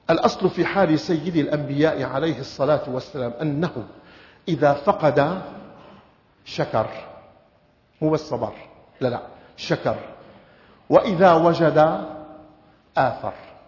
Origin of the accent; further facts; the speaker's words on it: Syria; accent: Levantine (Shami); فانطلق مثل ما نقول نحن بلهجتنا الشامية عن من نوع الأملية